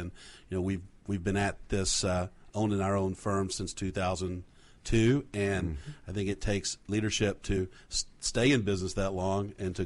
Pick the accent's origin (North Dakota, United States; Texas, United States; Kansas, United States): Texas, United States; Allen; I grew up in a little town called Allen, Texas.